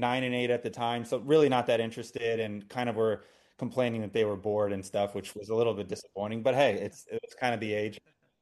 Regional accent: Indiana, United States; And he knew that I was from Indiana, which was cool.

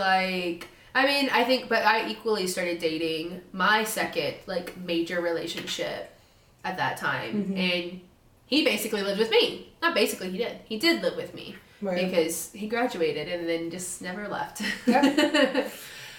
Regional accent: the South, United States; maybe this is just because we're from the South, it's conditioned of like, well, let's work it out.

